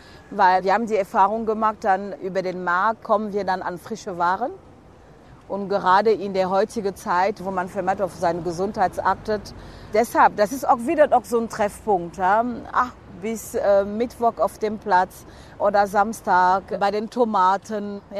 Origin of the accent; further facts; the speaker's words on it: Cameroon; now in Cologne, Germany; Es waren Leute, die auch aus meinem Heimatland kamen, nämlich aus Kamerun.